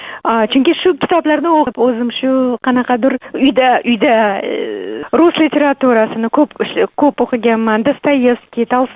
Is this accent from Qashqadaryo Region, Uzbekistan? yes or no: yes; Qashqadaryo Region, Uzbekistan; born there; Qashqadaryoda tug'ilganman, lekin Qashqadaryoda dadam qashqadaryoli, onam gulistonli.